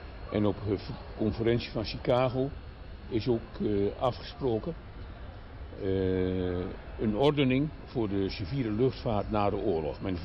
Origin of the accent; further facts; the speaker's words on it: Eindhoven, North Brabant, Netherlands; Je kunt bijvoorbeeld van Eindhoven, waar ik vandaan kom, naar Düsseldorf, dat gaat.